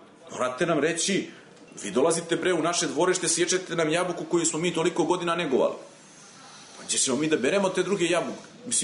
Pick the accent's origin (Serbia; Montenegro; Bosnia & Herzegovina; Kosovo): Serbia; Ja sam odrastao pored Lima i znamo šta nam taj Lim znači.